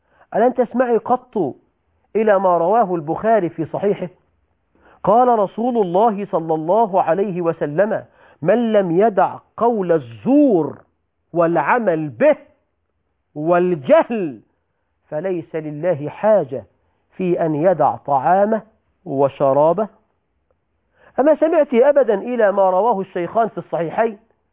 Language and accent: Arabic; Egypt; عندنا في مصر بقى يقولك الخيمة الرمضانية، الخيبة الرمضانية، تنزل إلى الأحياء الشعبية بعد العشاء تجد العجب